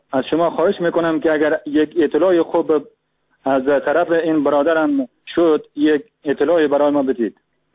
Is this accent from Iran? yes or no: no; Afghanistan; now in Turkey; من از افغانستان اومدم به ترکیه.